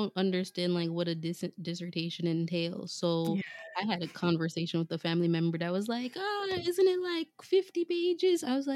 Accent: Jamaica; especially as a Jamaican, we don't do things small fries

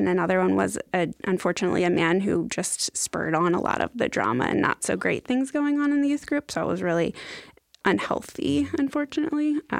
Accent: Philadelphia, Pennsylvania, United States; So I grew up in Philadelphia, and I was raised Methodist, Baptist, non-denominational.

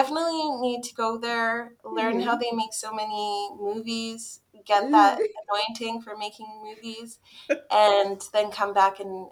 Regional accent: Toronto, Ontario, Canada; also born or lived in Zimbabwe; And we lived in Toronto. I was the last born in Zimbabwe. And then I had three more siblings that were born in Canada. And so we grew up in Toronto.

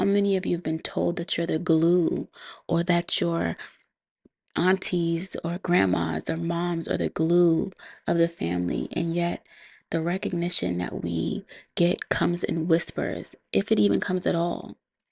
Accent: Boston, Massachusetts, United States; She's an artist from my hometown in Boston

